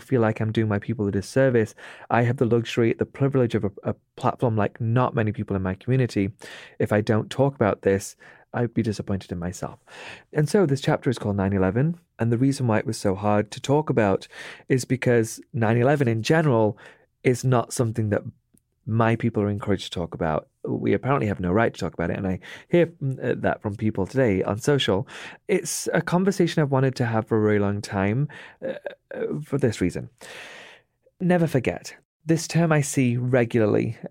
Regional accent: Pakistan; Before 9/11, I was worried that somebody would attack me for being Pakistani.

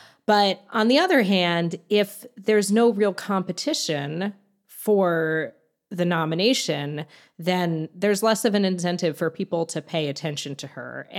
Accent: Virginia, United States; I'm from Virginia, so I think I have one if it exists, but I mean, I don't know.

